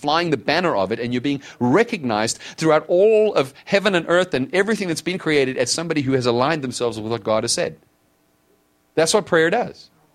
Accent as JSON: {"language": "English", "country": "United States", "said": "Once I had the occasion of standing, identifying myself as an American."}